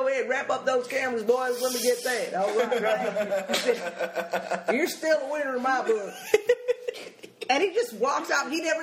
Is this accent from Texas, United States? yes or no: no; Denver, Colorado, United States; also born or lived in New York; I am originally from Denver, but I lived in New York for a long, long time. So I consider myself a New York Denver.